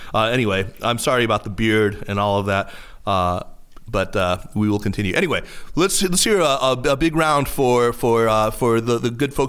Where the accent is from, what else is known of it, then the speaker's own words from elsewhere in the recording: North Carolina, United States; in my home state of North Carolina at Wake Forest University